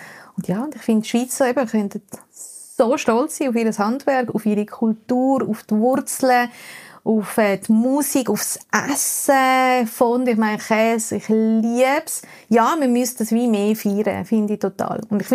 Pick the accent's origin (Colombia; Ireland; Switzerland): Colombia; German is a second language; now in Germany; ich bin einfach so aufgewachsen in Kolumbien.